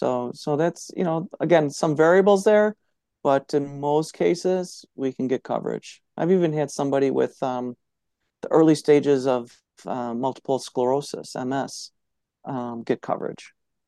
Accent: Iowa, United States; I grew up in Iowa, so some of the humid summers I can.

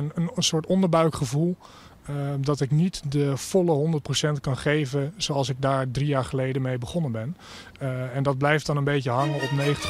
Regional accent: Vianen, Utrecht, Netherlands; Ik ben 30 jaar oud. Ik kom uit Vianen.

